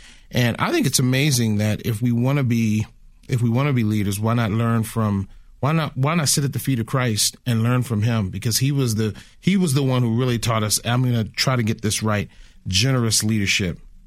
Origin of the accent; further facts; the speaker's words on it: Baltimore, Maryland, United States; I grew up in Baltimore